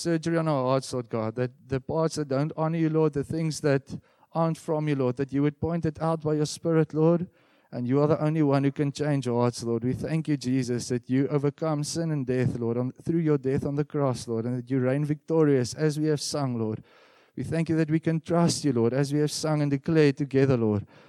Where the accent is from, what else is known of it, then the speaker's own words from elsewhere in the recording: Bloemfontein, Free State, South Africa; So I come from Bloemfontein.